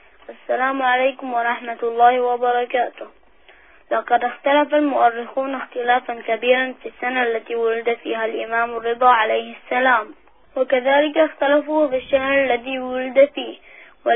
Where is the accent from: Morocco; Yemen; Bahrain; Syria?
Bahrain; من البحرين، عمري 11 سنة.